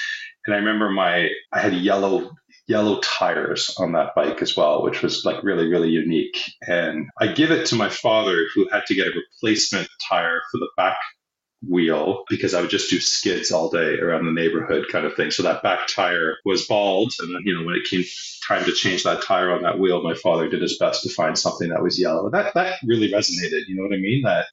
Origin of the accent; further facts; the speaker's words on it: Toronto, Ontario, Canada; I think, you know, we're both from Toronto